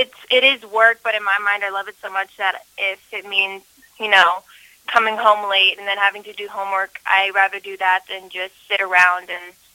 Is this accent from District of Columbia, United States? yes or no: yes; Washington, District of Columbia, United States; also born or lived in Miami; I grew up in Washington, D.C., but I also grew up in Miami, Florida.